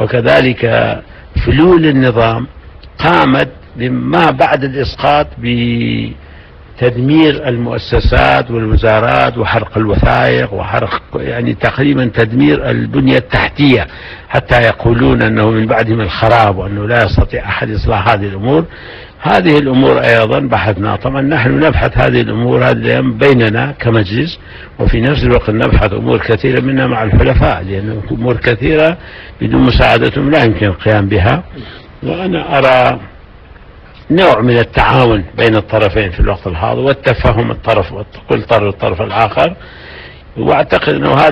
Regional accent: Iraq; نستطيع أن نحكم بلدنا كعراقيين

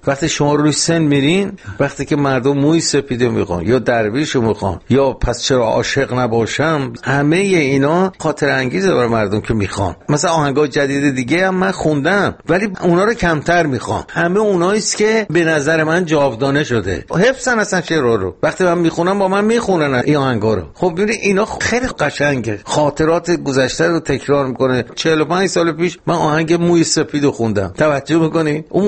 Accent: Iran; now in Bonn, Germany; ما ایرانی‌های هم وطنمون رو می‌بینیم.

